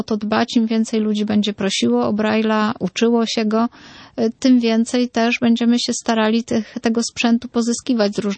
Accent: Poznań, Greater Poland Voivodeship, Poland; A my akurat jesteśmy, ja z Poznania, Okręg Wielkopolski.

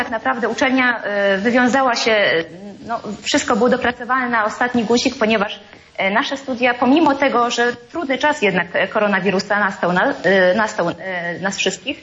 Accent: Sokołów Podlaski, Masovian Voivodeship, Poland; To jest okolice Sokółowa Podlaskiego.

